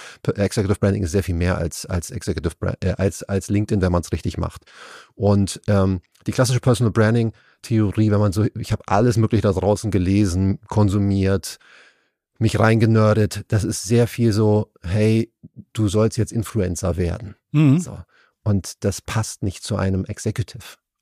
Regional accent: Hamburg, Germany; ich bin auch aufgewachsen hier in Hamburg-Wilhelmsburg, kein Netzwerk, kein Onkel, ich kannte niemanden.

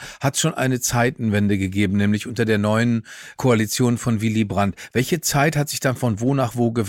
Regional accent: West Germany, Germany; wir würden uns als Westdeutsche nicht für die Geschichten der Ostdeutschen interessieren

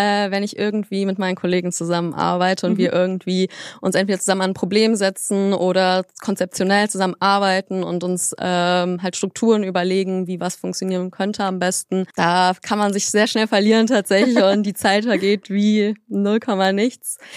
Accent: Cologne, North Rhine-Westphalia, Germany; born there; ich bin 29 Jahre alt, bin gebürtige Kölnerin

